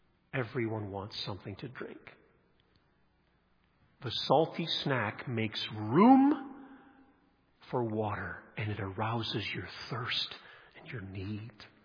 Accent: Nigeria; Growing up in Nigeria as a child

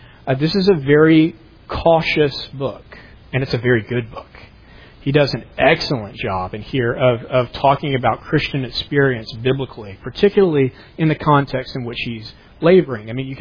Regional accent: North Carolina, United States; And I do want to note that because I'm from North Carolina.

